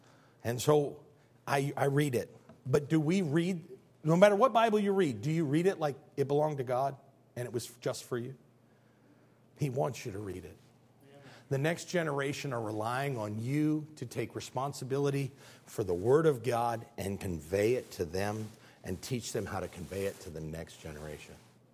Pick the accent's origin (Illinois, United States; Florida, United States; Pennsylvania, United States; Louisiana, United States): Illinois, United States; Granville; I was raised in the First United Methodist Church of Granville, Illinois, and the booger man lived down in the boiler room.